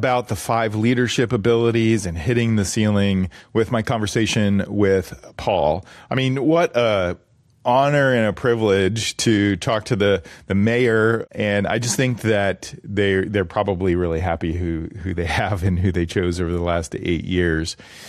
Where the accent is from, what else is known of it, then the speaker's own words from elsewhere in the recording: Philadelphia, Pennsylvania, United States; Or maybe Gritty. I'm from Philadelphia.